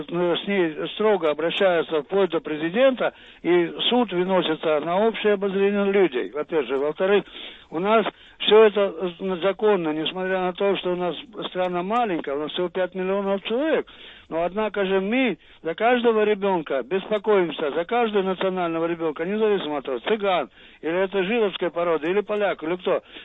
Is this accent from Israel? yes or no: no; Slovakia; Russian is a second language; Я из Словакии.